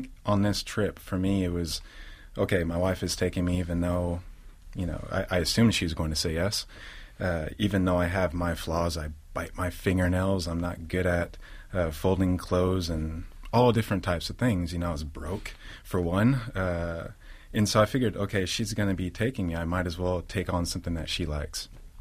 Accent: Hayward, California, United States; also born or lived in Berkeley / Oakland / Castro Valley; So I grew up largely in Hayward, but you know, I'm born in Berkeley and lived in Oakland and Castro Valley and moved all over the East Bay.

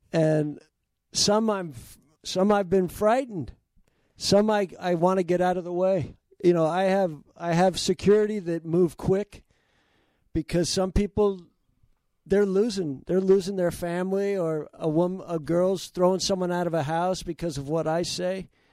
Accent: San Diego, California, United States; I grew up in San Diego.

